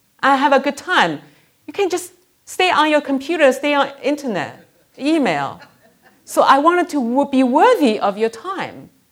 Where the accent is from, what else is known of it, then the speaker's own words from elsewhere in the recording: United States; And until I said, I'm from America.